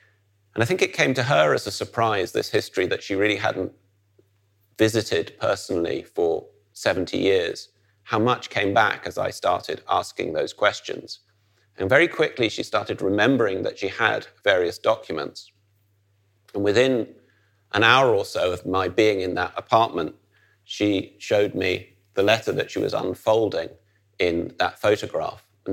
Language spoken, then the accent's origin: English; Netherlands; I, as somebody growing up in the Netherlands